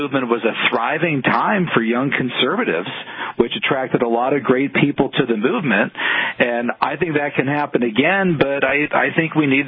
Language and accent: English; Massachusetts, United States; my home state of Massachusetts